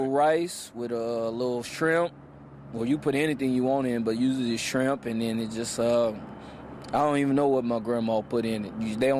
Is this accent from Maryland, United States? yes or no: no; Louisiana, United States; also born or lived in Mobile, Alabama; Yeah, I was born in Mobile, Alabama, and was there a little time and really grew up in Louisiana, though. Mm-hmm. I really was raised in Louisiana, so I'm a country boy down south